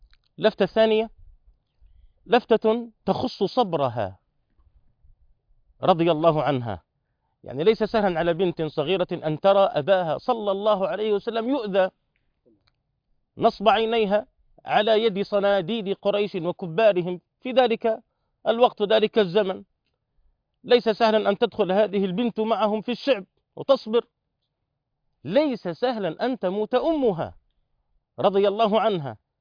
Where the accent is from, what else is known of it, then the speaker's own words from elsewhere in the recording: Jordan; يعني نحن عندنا في الأردن متوسط سن الزواج 28-29 سنة